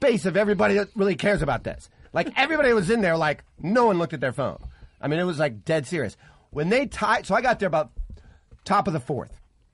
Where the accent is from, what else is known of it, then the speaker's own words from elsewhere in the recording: Santa Monica, California, United States; Dude, there's probably in my hometown, there was probably that many people arrested. 14. That's how great those. And I'm talking about Santa Monica